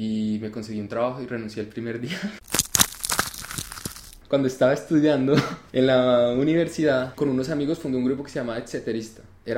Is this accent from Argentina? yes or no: no; Bogotá, Bogotá D.C., Colombia; moved away as an adult; now in France; Nací y crecí en Colombia, en Bogotá. Y luego a los 21, 22 me fui a vivir a Francia con planes no muy precisos, con intereses más bien.